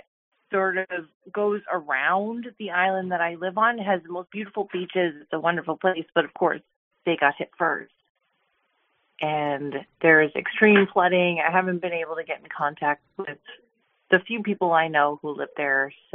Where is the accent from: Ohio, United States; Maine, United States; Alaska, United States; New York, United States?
New York, United States; Just Hurricane Sandy, because I'm a New Yorker.